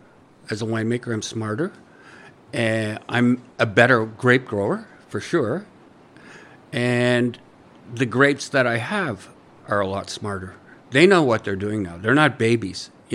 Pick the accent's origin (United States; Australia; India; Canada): Canada; Ontario; I grew up in Northern Ontario. My dad was a mining engineer in Elliott Lake.